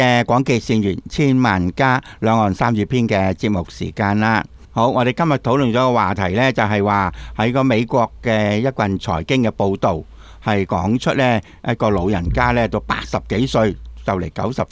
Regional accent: Hong Kong; 有啲外國人咧就去洗手間先，我哋香港人就霸位先，

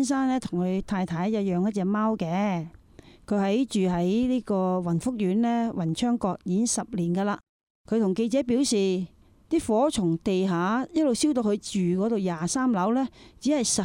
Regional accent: Hong Kong; 我哋香港人

